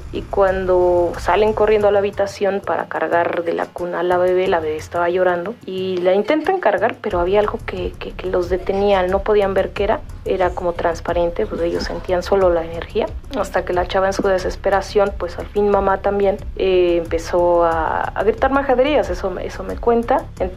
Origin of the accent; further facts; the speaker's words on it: Coyoacán, Mexico City, Mexico; Soy originaria de Coyoacán, de la Ciudad de México